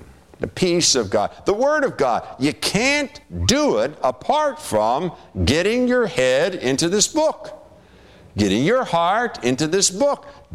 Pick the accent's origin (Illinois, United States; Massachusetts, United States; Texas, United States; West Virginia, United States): West Virginia, United States; I am from West Virginia.